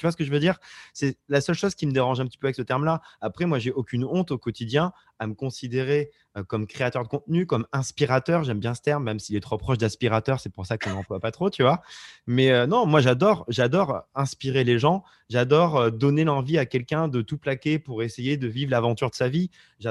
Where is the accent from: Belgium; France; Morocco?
France; Auvergne-Rhône-Alpes; Je viens de Haute-Loire où il n'y a pas beaucoup de grandes villes, etc. Honnêtement, hein, j'ai un lieu dit de 200 habitants et j'adore l'Auvergne. Je suis trop fier d'être auvergnat.